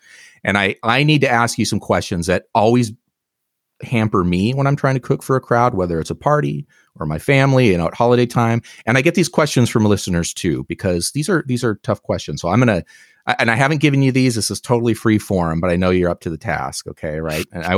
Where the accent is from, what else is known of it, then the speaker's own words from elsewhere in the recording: Oregon, United States; Well, when I grew up, we had some in our yard. I grew up on the Oregon coast, and we called them filberts.